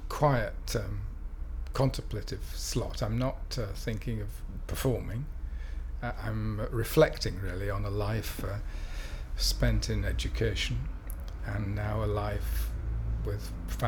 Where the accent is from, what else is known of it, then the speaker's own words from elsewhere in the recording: Bolton, North West England, United Kingdom; I'm 70 and I'm from Bolton in Lancashire. But I'm a Yorkshireman.